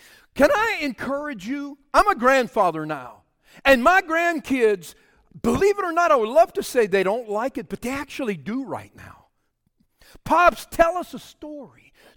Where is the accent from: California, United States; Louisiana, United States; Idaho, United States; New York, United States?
Louisiana, United States; I said, you know, we're from Louisiana. How did we end up in Florida?